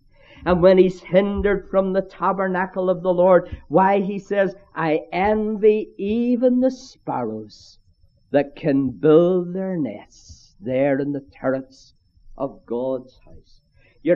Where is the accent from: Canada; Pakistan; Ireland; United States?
Ireland; but as an Irishman, I could say to the Scots